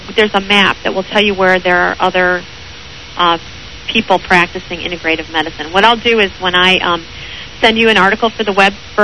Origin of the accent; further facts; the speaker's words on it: Chicago, Illinois, United States; No, I'm from Chicago, but my husband's from Brooklyn.